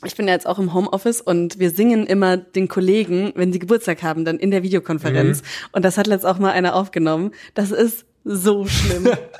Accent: Bavaria, Germany; ich komme ja aus Franken.

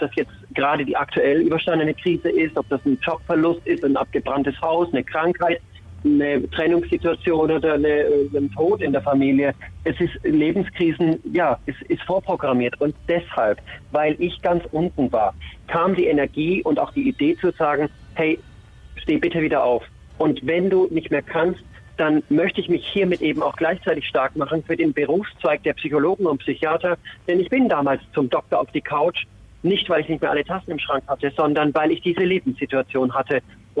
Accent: Nuremberg, Bavaria, Germany; ich grüße in meine Heimat Nürnberg.

